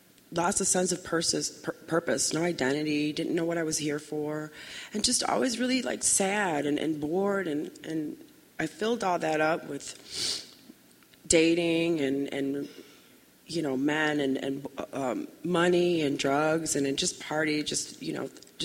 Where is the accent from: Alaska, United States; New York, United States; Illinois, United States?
Illinois, United States; Chicago; I'm from Chicago.